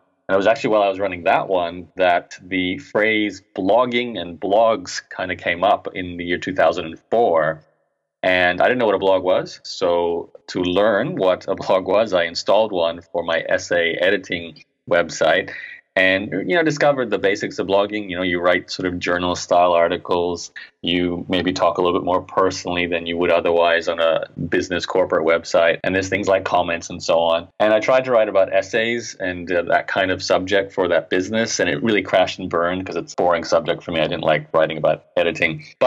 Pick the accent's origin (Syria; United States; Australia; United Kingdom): Australia; Brisbane, Queensland; accent: Canadian; 18 years old in Brisbane, Australia. where I was born, despite having Canadian parents. That's why my accent's more Canadian than Australian. But I did grow up and live my life in Australia.